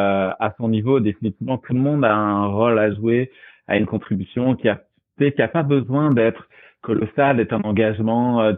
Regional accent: France; Pendant longtemps, tes auditeurs l'auront reconnu, je viens de France.

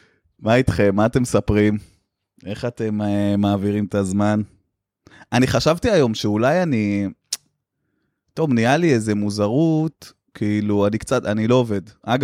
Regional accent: Tel Aviv, Tel Aviv District, Israel; אני מאוד תל אביבי, אני יודע מה קורה בתל אביב

